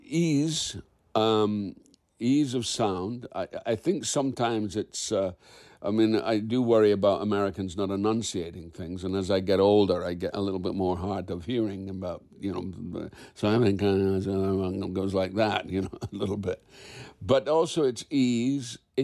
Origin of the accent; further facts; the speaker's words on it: Quebec, Canada; born there; originally I was born in Quebec, and, you know, I travailed around, but I was originally born in Quebec.